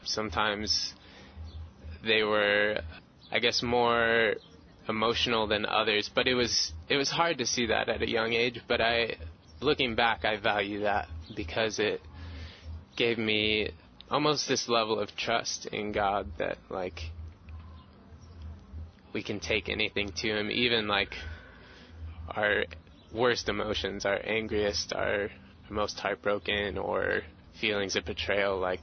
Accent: St. Louis, Missouri, United States; born there; I was born in St. Louis, Missouri, to my mother and father in 1989, October of 1989.

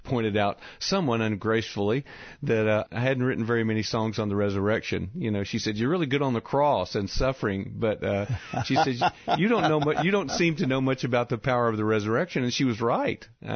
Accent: Franklin, United States; that makes me almost appreciate my hometown, because we have a big racial reconciliation movement going on in Franklin, have for about the last 10 or 15 years.

